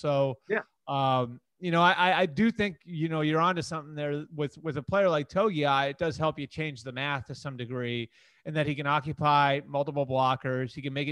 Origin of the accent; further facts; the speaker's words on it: Massachusetts, United States; You know, that's my hometown, right?